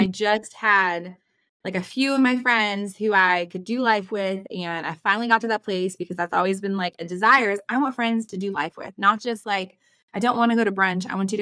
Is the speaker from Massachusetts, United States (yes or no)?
no; California, United States; now in Nashville, United States; I live outside of Nashville now, but I'm from California.